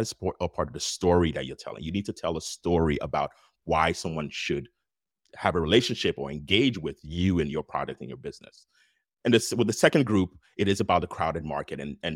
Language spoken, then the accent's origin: English; Ghana; also born or lived in Liberia; I told you the story about me growing up in Ghana and Liberia